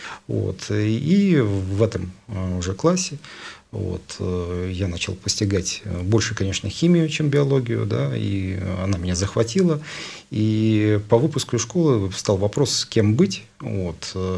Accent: Ulan-Ude, Buryatia, Russia; в моем родном городе не было медицинского университета. Республика Бурятия, город Улан-Удэ. Город, в основном там расположен центр буддизма России.

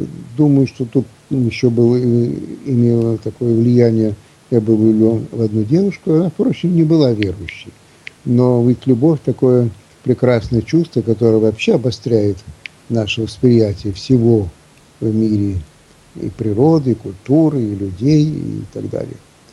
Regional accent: Russia; born there; коль скоро я родился в России, в православной стране, то, наверное, мне и надо идти в православную церковь.

